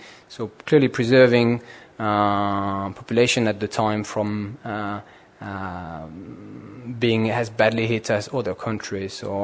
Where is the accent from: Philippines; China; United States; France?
France; accent: French; English is a second language; Maybe I should apologize in advance for my French accent. I'll try my best so that you can understand me properly.